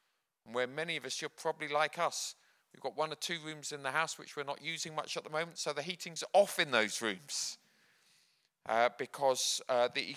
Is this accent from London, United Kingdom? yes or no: no; Bedford, East of England, United Kingdom; I had another pastor who came to me from my hometown of Bedford.